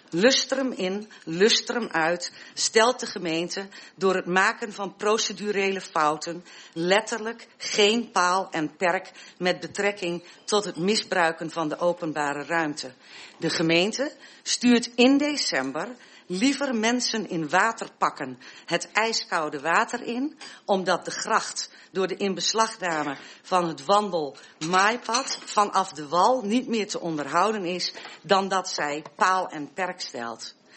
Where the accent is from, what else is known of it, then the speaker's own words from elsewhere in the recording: Westerwolde, Groningen, Netherlands; Ik ben een Groninger, een Westerwolder, een oude Schanskar. Ik kom hier weg en na ongeveer 30 jaar een stukje verderop te hebben rondgekeken, ben ik sinds 2016 weer thuis in Westerwolde.